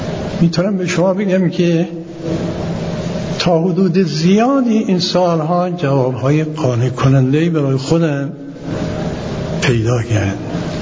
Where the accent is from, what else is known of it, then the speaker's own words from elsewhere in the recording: Yazd, Iran; also born or lived in Najaf / Qom; اینایی که میگم تا حالا مربوط به شهر خودمون یزد، بعدش مدتی نجف بودیم و برگشتیم قم